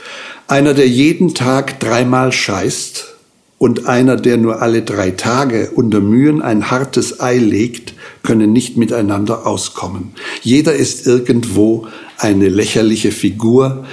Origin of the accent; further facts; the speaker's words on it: Stuttgart, Baden-Württemberg, Germany; born there; meiner Geburtsstadt Stuttgart